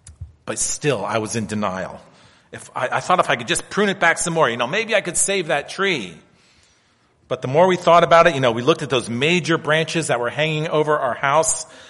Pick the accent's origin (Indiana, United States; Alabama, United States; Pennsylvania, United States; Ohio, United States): Pennsylvania, United States; Maples remind me so much of where I grew up in Pennsylvania.